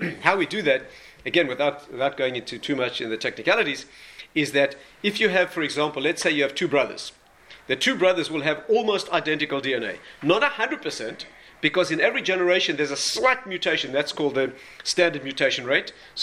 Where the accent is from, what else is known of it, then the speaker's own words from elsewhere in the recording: South Africa; I was raised in South Africa, where lots of good things come from.